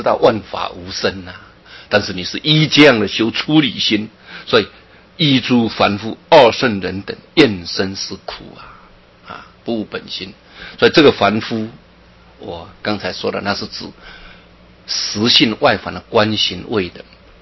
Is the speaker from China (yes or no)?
no; Taiwan; 我小时候真的日子过得很苦，我们乡下长大，对吧？光复那一年生的，